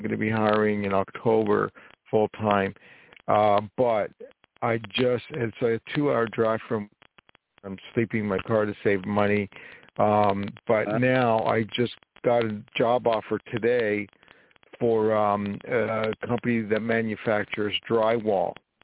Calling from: New Jersey, United States; I live in New York, but right now I'm calling from New Jersey.

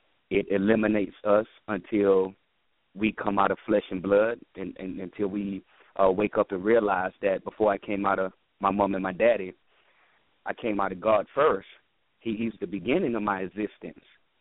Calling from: North Carolina, United States; I'm calling from North Carolina.

